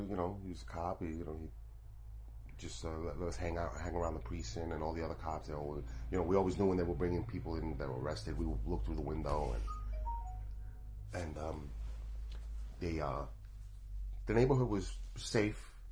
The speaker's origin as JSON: {"language": "English", "town": "Brooklyn", "region": "New York", "country": "United States", "tie": "born or raised there", "said": "In Sunset Park, we first lived on 21st Street between 3rd and 4th Avenue."}